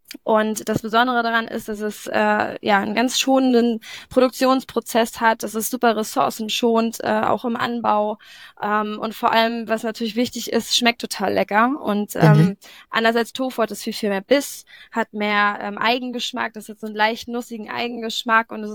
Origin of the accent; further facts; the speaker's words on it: Mecklenburg-Vorpommern, Germany; now in Lübeck, Germany; Ich bin, eigentlich, wie ihr schon gehört habt, komme ich aus der Nähe von Rügen. Und bin vor 2 Jahren nach Lübeck gezogen.